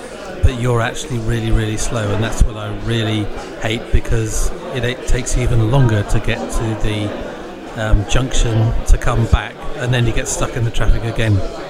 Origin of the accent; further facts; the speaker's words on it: South East England, United Kingdom; I'm from Kent.